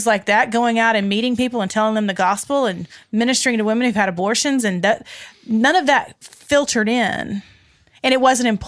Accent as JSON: {"language": "English", "region": "South Carolina", "country": "United States", "tie": "born or raised there", "said": "But I grew up in South Carolina, Southern Baptist Church."}